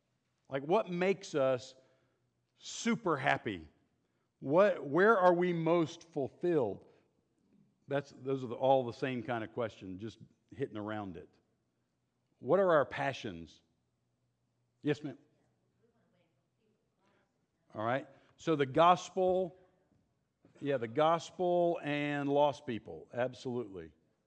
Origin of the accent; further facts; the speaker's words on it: the South, United States; Now, I would say we're from the South, most of us.